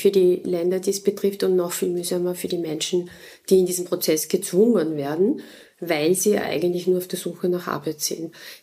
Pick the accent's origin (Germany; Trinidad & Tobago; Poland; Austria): Austria; finde ich ja fast schon als Österreicherin abstoßend teilweise